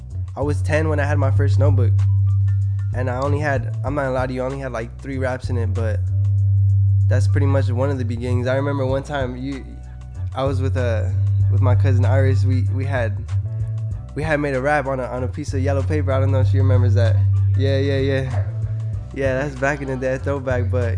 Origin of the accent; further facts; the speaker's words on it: Wilmington, California, United States; I grew up on the west side of Wilmington, on Anaheim.